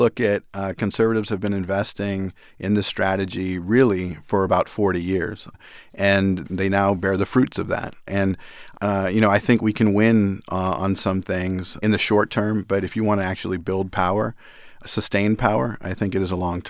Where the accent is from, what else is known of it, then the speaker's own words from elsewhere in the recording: Nebraska, United States; I grew up in Nebraska, and when I talk with my conservative friends there, we're pretty close on a lot of the issues.